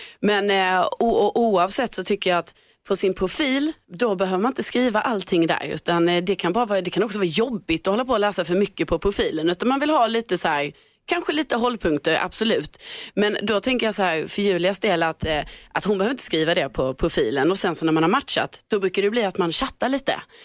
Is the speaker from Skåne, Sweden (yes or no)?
yes; Lund, Skåne, Sweden; accent: Scanian; jag skrev att jag är från Lund då, för då tänkte jag så här, ja, men då skriver jag det för att jag har min skånska dialekt.